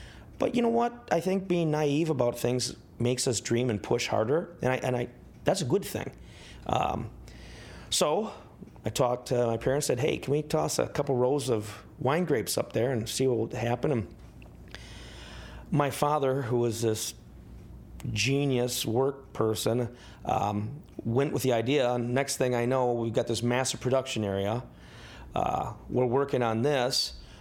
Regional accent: Wisconsin, United States; I grew up in Wisconsin and you know, almost everybody just drinks beer, mixed drinks, things like

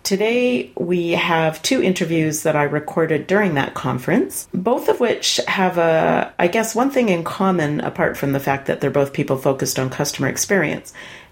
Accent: Alberta, Canada; I grew up in Alberta. We got lots of farms.

